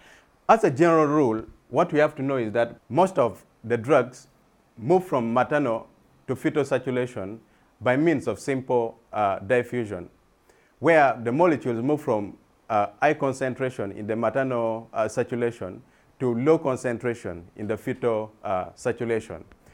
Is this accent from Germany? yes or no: no; Uganda; I'm a clinician from Uganda who is interested in fungal infections.